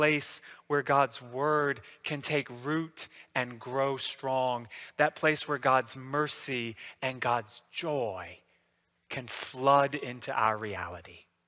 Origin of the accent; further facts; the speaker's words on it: the South, United States; being a Southerner myself